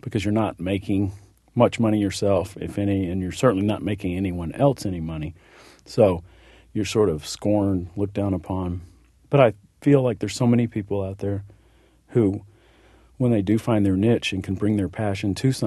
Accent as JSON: {"language": "English", "region": "Texas", "country": "United States", "tie": "born or raised there"}